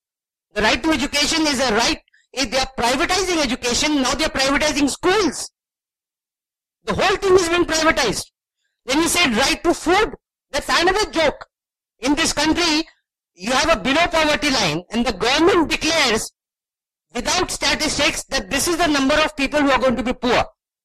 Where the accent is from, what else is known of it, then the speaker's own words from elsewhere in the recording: Pune, Maharashtra, India; from Pune, India, a part of the anti-nuclear movement in India.